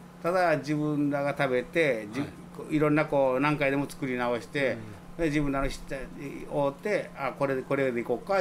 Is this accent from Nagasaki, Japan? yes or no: yes; Nagasaki, Japan; 僕は長崎出身なもんで